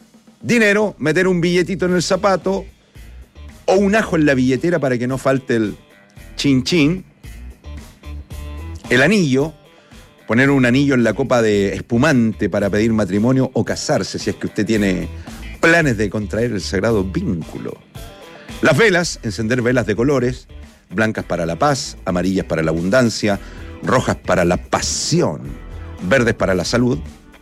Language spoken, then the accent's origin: Spanish; Chile; Somos los chilenos cabaleros.